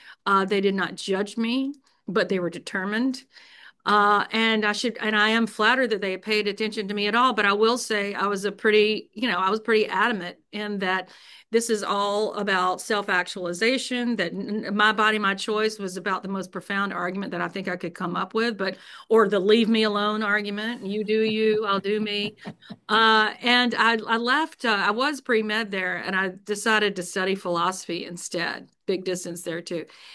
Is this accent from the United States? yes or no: yes; North Carolina, United States; Grew up, we never really talked about it back home. I'm from Eastern North Carolina